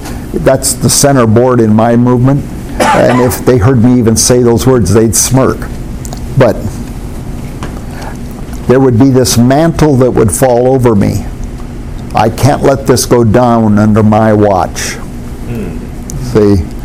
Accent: West Coast, United States; I came here from the West Coast, so I'm a left coaster, see?

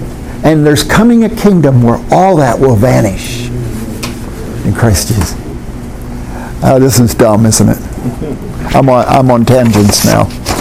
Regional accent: West Coast, United States; I came here from the West Coast, so I'm a left coaster, see?

